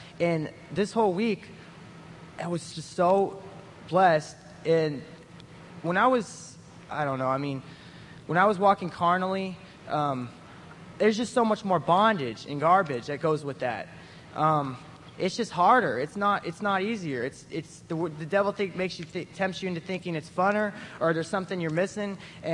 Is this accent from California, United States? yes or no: yes; Sacramento, California, United States; I'm 21. I'm from Sacramento, California, and this is my third year at teen camp.